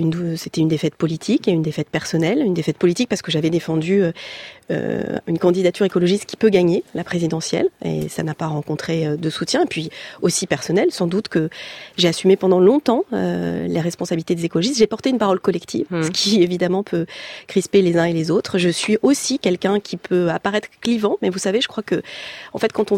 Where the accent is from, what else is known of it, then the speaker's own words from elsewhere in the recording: France; Ce serait une grande fierté pour moi en tant que Française